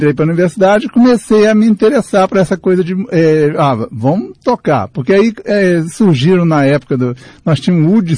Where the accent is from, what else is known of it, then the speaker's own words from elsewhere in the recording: Belo Horizonte, Minas Gerais, Brazil; Sou de Belo Horizonte. Meus pais são do interior, né? Sim. Mas eu sou já de daqui. Belo Horizonte, daqui.